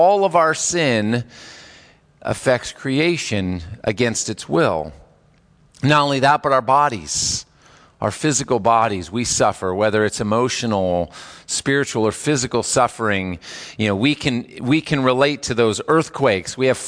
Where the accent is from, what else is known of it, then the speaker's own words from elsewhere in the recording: California, United States; You know, growing up in California, when it talks about the pain of childbirth, I think of earthquakes